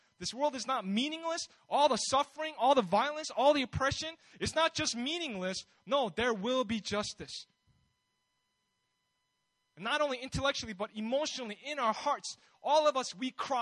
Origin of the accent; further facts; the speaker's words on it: United States; I'm not an expert on politics. I'm from America, so excuse me.